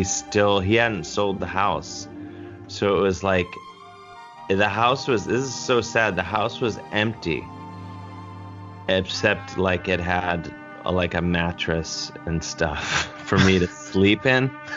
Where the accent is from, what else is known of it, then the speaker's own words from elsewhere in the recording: University Heights, Ohio, United States; because I grew up in University Heights, Ohio.